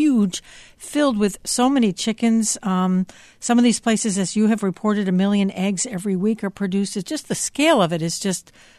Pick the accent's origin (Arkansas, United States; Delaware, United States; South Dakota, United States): Delaware, United States; although I grew up in Delaware, I haven't been to a chicken farm in decades now.